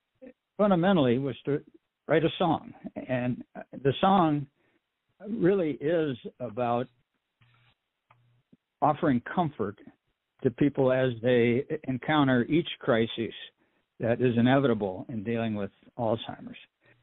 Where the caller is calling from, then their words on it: Lakeville, Michigan, United States; from Lakeville, Michigan.